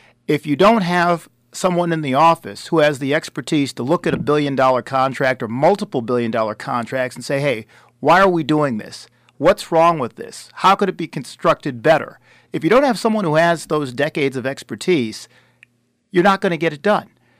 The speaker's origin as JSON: {"language": "English", "town": "Buffalo", "region": "New York", "country": "United States", "tie": "born or raised there", "said": "I grew up upstate in Buffalo, New York, and I had a lot of great things coming to me in life because of my parents, who worked very hard."}